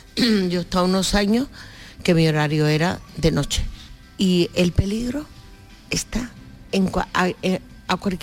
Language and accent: Spanish; Mexico; accent: Mexican; now in Switzerland; Dices que tengo un deje mexicano, pero si vieras lo que hago con el diccionario, sí, sí. No hablo inglés ni el castellano perfecto, pero me defiendo. Pero lo más gracioso es que cuando yo llegué a Suiza, porque en México...